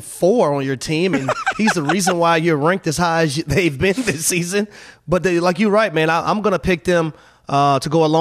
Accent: Atlanta, Georgia, United States; But I grew up right here in Atlanta, and I used to fundraise a lot at the Atlanta Motor Speedway.

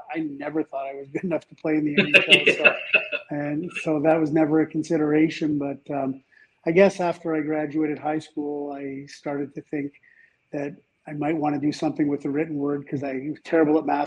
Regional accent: Scarborough, Ontario, Canada; So I grew up in Scarborough and, you know, loved to play hockey.

